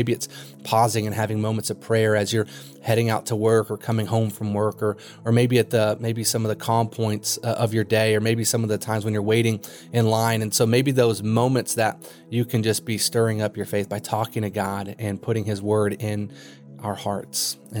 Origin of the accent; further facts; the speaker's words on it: Kentucky, United States; I grew up in Kentucky. I grew up on 144 acres of forest in the middle of nowhere.